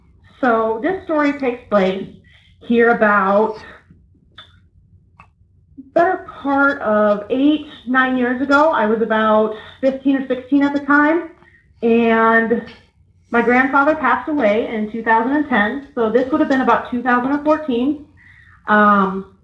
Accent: Kansas City, Missouri, United States; I'm from Kansas City.

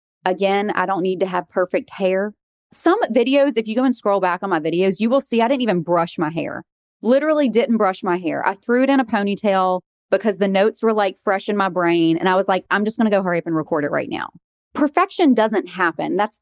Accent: the South, United States; We're from the South.

